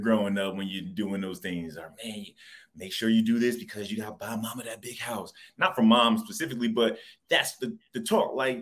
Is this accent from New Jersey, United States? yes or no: yes; New Jersey, United States; growing up in Pasadena, New Jersey, one, it's rough.